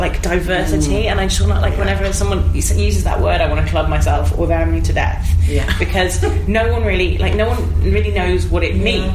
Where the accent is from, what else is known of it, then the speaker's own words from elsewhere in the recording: Midlands, United Kingdom; I feel like I sound like totally one of the cultural mainstream now, but I'm from the Midlands.